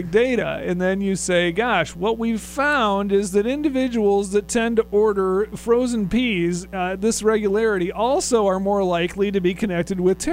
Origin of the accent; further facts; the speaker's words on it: Minnesota, United States; Growing up in Minnesota, this was a constant discussion around the table at Denny's and at the Pannekoekenhuis.